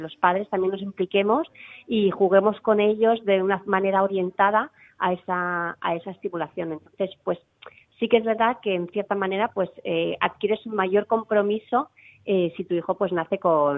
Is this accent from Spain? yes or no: yes; Galicia, Spain; also born or lived in France / London / Belgium; soy gallega, mi familia es de allí, pero bueno, nos hemos movido mucho por el trabajo de mi padre, hemos estado también en el extranjero, yo ya también de adulta pues también estuve viviendo fuera, en Francia, en Londres, en Bélgica